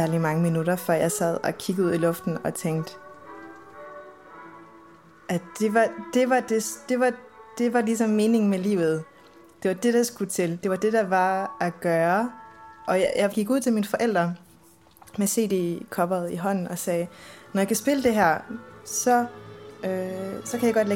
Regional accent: Varde, Region of Southern Denmark, Denmark; I Varde, hvor jeg voksede op

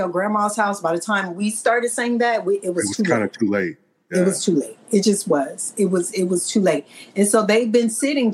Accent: Los Angeles, California, United States; also born or lived in Gardena; I'm from South Central Los Angeles.

